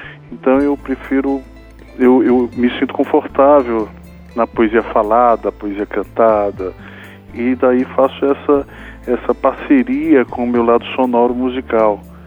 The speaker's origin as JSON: {"language": "Portuguese", "town": "Fortaleza", "region": "Ceará", "country": "Brazil", "tie": "born there", "said": "Então, eu nasci na Praia de Iracema, Praia dos Amores, em Fortaleza, Ceará, uma praia reduto de boêmios, de artistas"}